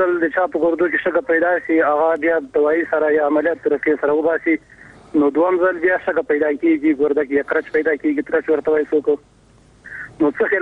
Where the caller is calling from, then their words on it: Ghazni, Afghanistan; بلې مونږ د غزنی د یو رساله نن تاسو ته احترامات سلامونه وړاندې کوم